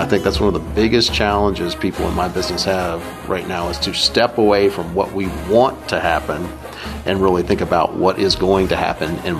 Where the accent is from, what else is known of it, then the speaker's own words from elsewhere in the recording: Raleigh, North Carolina, United States; So I was raised in Cameron Park in Raleigh, which is probably one of the more liberal neighborhoods in the city.